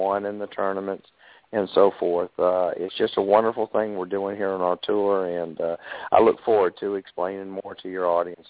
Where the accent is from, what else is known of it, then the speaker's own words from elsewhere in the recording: United States; moved away as an adult; now in St. Louis, United States; I'm originally was born and raised in the Panhandle here, but I've lived the last 35 years in St. Louis, Missouri